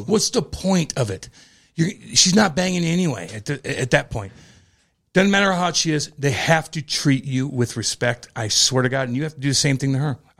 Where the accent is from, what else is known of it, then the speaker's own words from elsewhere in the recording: Eureka, Missouri, United States; Look, I finally got attention. I'm from Eureka, Missouri.